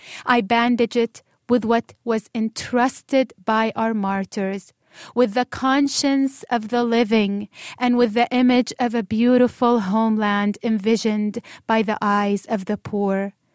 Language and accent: English; Sweida, As-Suwayda Governorate, Syria; a poet from Sweida, my hometown in Syria.